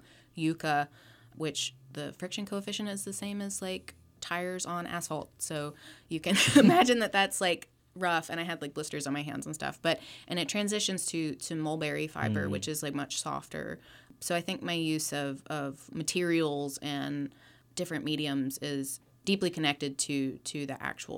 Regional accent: Mississippi, United States; I'm also originally from Mississippi, so like that region of the United States.

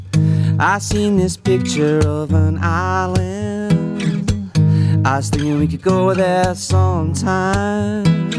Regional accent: Laurel, Mississippi, United States; from, I think, Meridian, Mississippi, and I'm from Laurel, Mississippi

